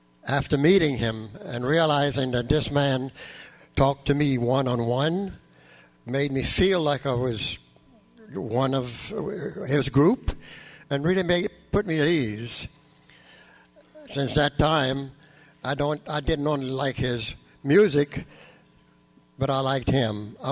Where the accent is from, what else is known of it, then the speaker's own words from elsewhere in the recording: Erath, Louisiana, United States; I'm from Erath.